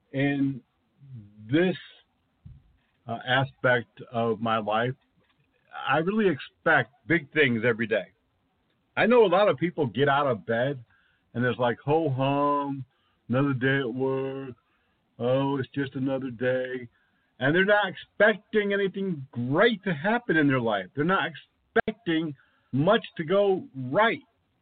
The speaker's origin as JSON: {"language": "English", "region": "New England", "country": "United States", "tie": "born or raised there", "lives_now": "Gulf Coast, United States", "said": "There's been times growing up in New England when we had a little bit of warm weather, couldn't ride the new sled or toboggan."}